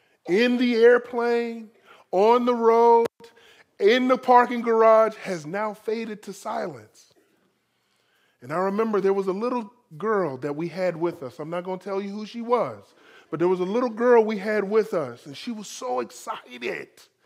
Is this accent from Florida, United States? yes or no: yes; Florida, United States; moved away; Now, for me coming back into moving to Maryland, it was very difficult. I'm from Florida. It's sunny all year round.